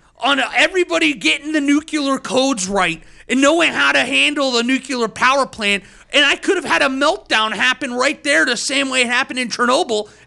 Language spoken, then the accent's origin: English; Ohioville, Pennsylvania, United States; I grew up in Western Pennsylvania and our town was called Ohioville.